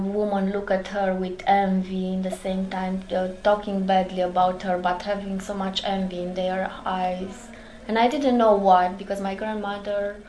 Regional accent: Arad, Arad County, Romania; born there; English is a second language; The first train who came, it was the train who went in Arad, and this is how I was born in Arad.

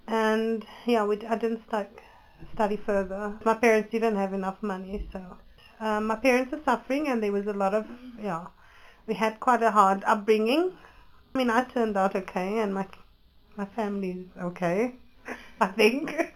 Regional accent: Cape Town, Western Cape, South Africa; But I grew up in Mitchell's Plain, and I mean, Mitchell's Plain is just as bad as Lavendale, I must tell you.

